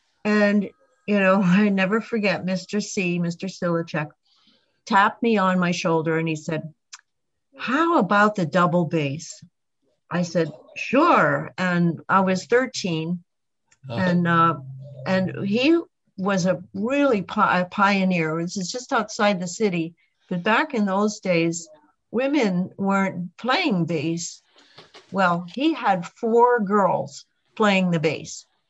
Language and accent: English; Canada; now in United States; when I moved from Canada to outside of New York